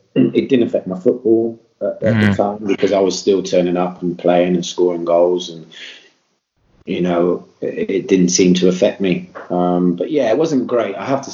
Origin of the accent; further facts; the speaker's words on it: Bristol, South West England, United Kingdom; I mean, I think growing up in Bristol, not being a great sort of kid